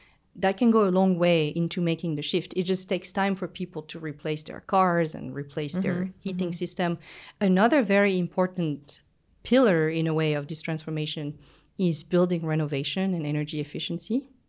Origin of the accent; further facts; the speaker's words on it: France; I come from France